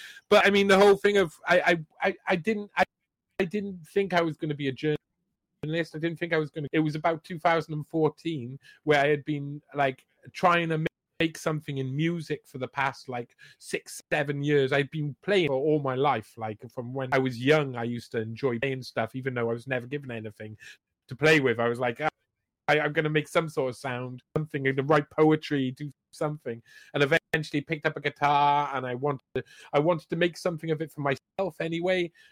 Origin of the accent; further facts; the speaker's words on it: Alaska, United States; I was from Alaska.